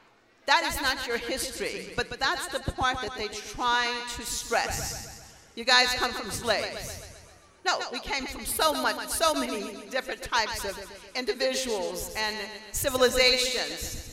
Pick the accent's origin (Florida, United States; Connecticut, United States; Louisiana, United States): Louisiana, United States; I'm from Louisiana, and my first year, my very first year of school, it was still, I was in an all-black school.